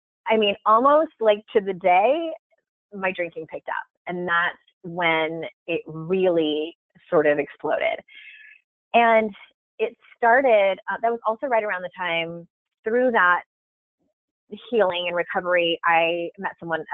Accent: San Diego, California, United States; I'm from San Diego, and there's plenty of places to go out and get in trouble when you're a young person in San Diego.

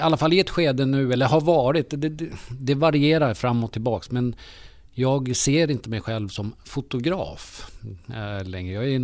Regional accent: Sydney, New South Wales, Australia; jag är ju uppväxt i Sydney.

